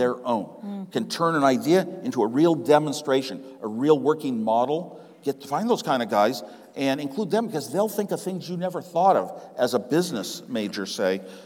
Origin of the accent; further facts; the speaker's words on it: Los Gatos, California, United States; But now I found a printer in my hometown of Los Gatos, California.